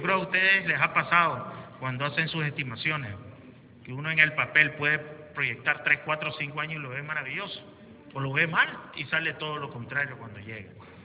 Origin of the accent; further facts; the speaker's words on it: Nicaragua; como nación y como buenos nicaragüenses vamos a poder confrontarlos